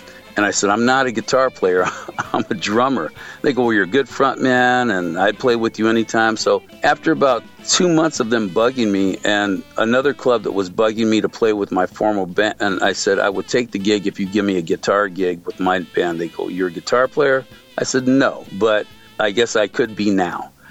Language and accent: English; San Jose, California, United States; I was born in San Jose, raised there, and in San Jose we have a lot of musical influences from San Francisco, from the South, from Los Angeles